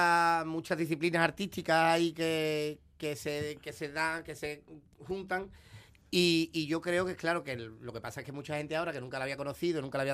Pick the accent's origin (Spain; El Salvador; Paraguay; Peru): Spain; Seville, Andalusia; nosotros somos de Sevilla, aunque hagamos Carnaval de Cádiz, la gran mayoría somos de Sevilla